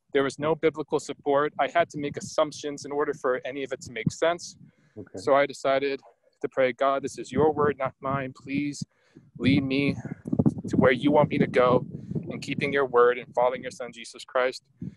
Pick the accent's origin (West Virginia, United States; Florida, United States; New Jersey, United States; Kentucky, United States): Florida, United States; Clearwater; also born or lived in Los Angeles; now in Penfield, United States; I was born in Los Angeles. I grew up in Clearwater, Florida, and my family moved to New York in 2010 and then to Penfield in 2011.